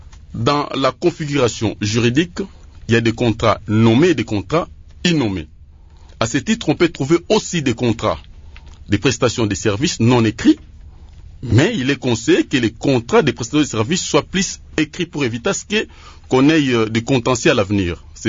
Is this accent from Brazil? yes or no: no; DR Congo; si nous rentrons chez nous en RDC